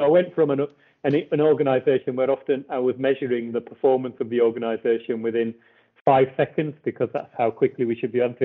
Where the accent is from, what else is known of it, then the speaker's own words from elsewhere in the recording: Wakefield, Yorkshire and the Humber, United Kingdom; I'm from Wakefield in West Yorkshire, the son of first generation migrants to this country.